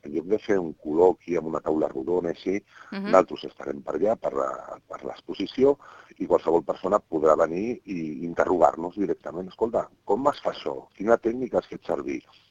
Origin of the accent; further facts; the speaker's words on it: Catalonia, Spain; bueno, som d'aquí a prop, som bàsicament del Maresme